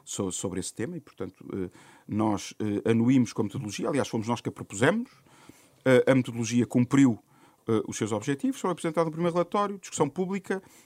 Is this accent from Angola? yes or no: no; Portugal; acho que como português, aqui não é militante